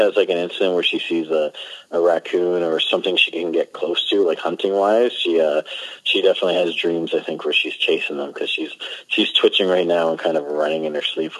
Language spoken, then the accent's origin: English; Scarborough, Ontario, Canada; growing up in Scarborough, we were all, like, in the ghetto.